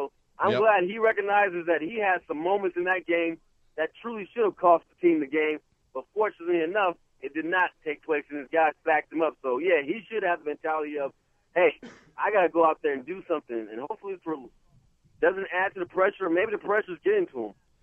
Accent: California, United States; We both Bay Area and cats, so we get that too.

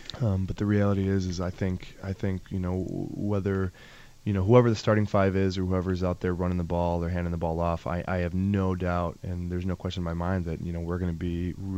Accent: Chicago, Illinois, United States; in junior high, I was undersized and growing up outside Chicago, I wanted to be like Paul Ettinger.

